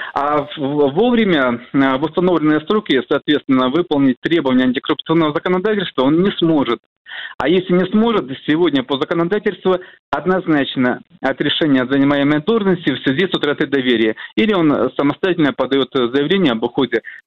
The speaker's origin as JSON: {"language": "Russian", "country": "Russia", "said": "ко мне после доклада подходили и спрашивали, точно ли я из России. Я говорю, да, конечно"}